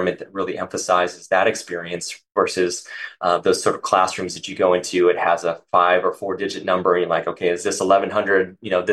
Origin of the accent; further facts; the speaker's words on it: Midwest, United States; But interestingly, I grew up in the Midwest.